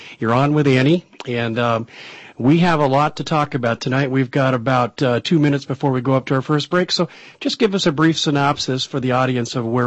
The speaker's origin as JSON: {"language": "English", "region": "Arizona", "country": "United States", "tie": "born or raised there", "said": "We're going to go very quickly to Arizona, my home state, and interview Lindsay Williams."}